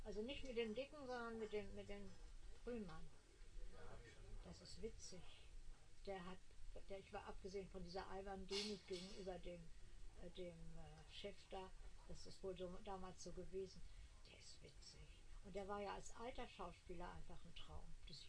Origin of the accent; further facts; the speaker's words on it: Hamburg, Germany; Aber andererseits ist Hamburg meine Heimatstadt und da freut sich schon alles.